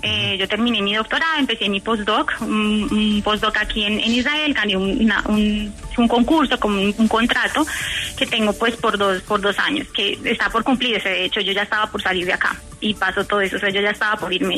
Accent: Colombia; yo soy la única colombiana que hay.

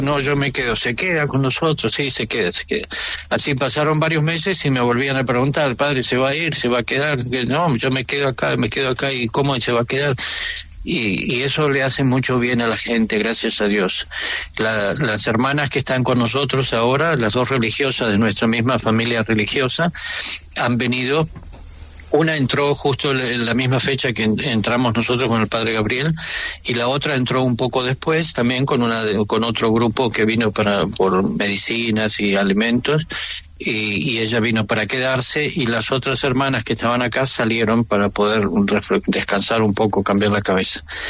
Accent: Buenos Aires, Argentina; Yo soy argentino, de Buenos Aires.

